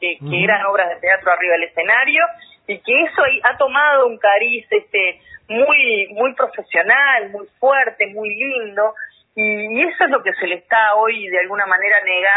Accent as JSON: {"language": "Spanish", "region": "Montevideo", "country": "Uruguay", "said": "Yo tengo el orgullo desde como montevideana, pero también con mi corazón rochense"}